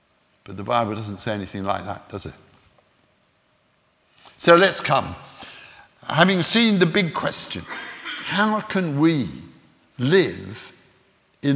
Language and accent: English; South India, India; Most of you know that I grew up in South India